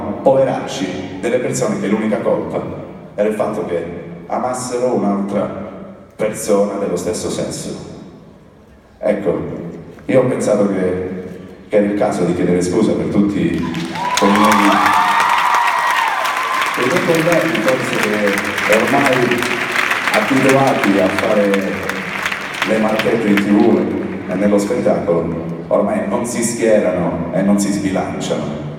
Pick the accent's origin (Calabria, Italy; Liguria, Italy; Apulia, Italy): Calabria, Italy; gente come noi, che spesso e volentieri, quando andiamo in giro, è indicata come terroni, come africani, come calabresi, è quello che siamo